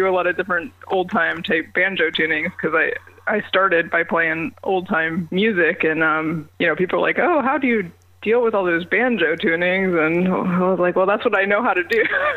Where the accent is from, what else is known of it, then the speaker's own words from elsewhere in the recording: Virginia, United States; I grew up in Virginia, on the coast of Virginia. Actually, it turns out that where I grew up is kind of near the first historical documented places of banjo in this country